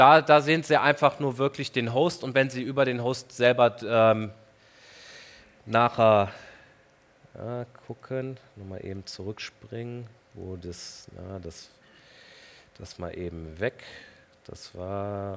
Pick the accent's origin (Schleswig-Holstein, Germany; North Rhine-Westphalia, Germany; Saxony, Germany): North Rhine-Westphalia, Germany; Engelskirchen; Engelskirchen, dort wo ich herkomme